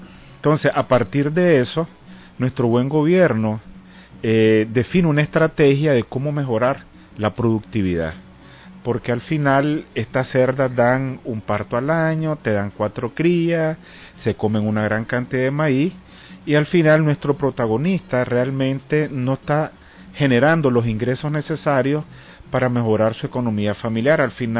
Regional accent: Nicaragua; todo nuestro orgullo patrio como nicaragüense

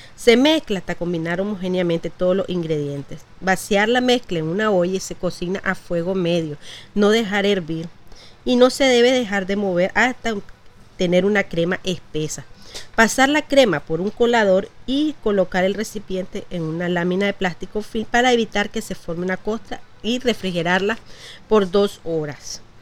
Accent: Nicaragua; nosotros como nicaragüenses

